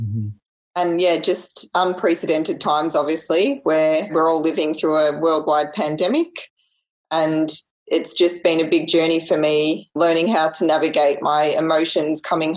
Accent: Melbourne, Victoria, Australia; So I'm from Melbourne. So I'm in the unlucky state at the moment.

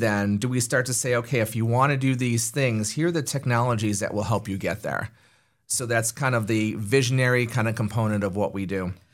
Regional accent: New York, United States; I grew up in Western New York. I was a student at SUNY Buffalo

